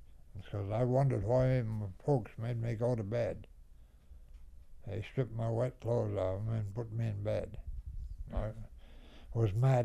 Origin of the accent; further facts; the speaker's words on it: Vermont, United States; also born or lived in New Hampshire, United States; I was four coming five when I come back to Vermont. I was born in New Hampshire.